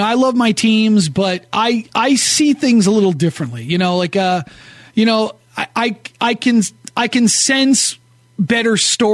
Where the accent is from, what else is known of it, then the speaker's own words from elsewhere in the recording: New England, United States; Because growing up in New England, having dealt with that with the Red Sox, I wasn't a Red Sox fan as a kid, but my brother was, and all of my friends in college and high school were.